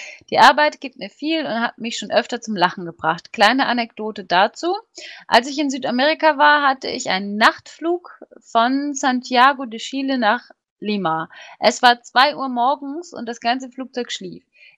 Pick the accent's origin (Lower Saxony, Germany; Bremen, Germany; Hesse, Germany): Bremen, Germany; Ich komme ja aus Bremen. Ungefähr aus Bremen.